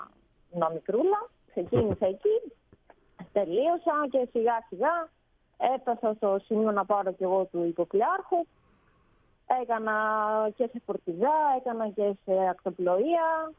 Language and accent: Greek; Trikala, Thessaly, Greece; Είμαι από τα Τρίκαλα